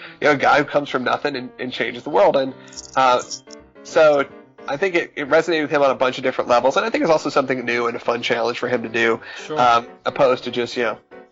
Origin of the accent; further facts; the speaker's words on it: Georgia, United States; I grew up in Georgia.